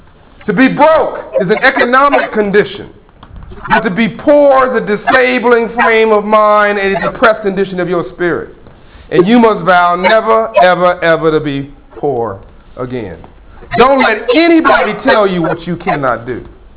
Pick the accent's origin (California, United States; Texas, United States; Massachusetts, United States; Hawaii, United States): California, United States; Compton; Oh, cool, you've heard my hometown first. I'm from Compton, California. It's right next to Watts.